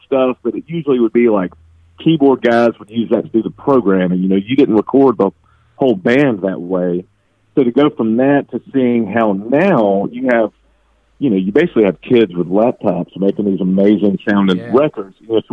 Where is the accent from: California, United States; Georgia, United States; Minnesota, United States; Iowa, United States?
Georgia, United States; Atlanta; we're all from Georgia. You know, we're from Atlanta.